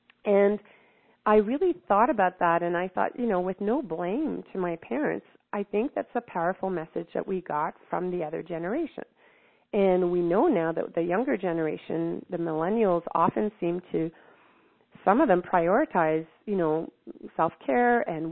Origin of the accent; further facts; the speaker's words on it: Montreal, Quebec, Canada; although I'm from Montreal, I was actually, my parents moved up to the High Arctic to be teachers before I was born in the early 1960s.